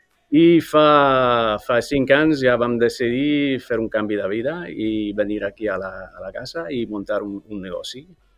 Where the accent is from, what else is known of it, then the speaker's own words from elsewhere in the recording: England, United Kingdom; Catalan is a second language; moved away as an adult; now in Spain; d'Artesans dels Avalls. Sí, jo soc anglès. Vaig marxar d'Anglaterra l'any 87, una mica en busca de l'aventura, i anem a acabar aquí a Barcelona.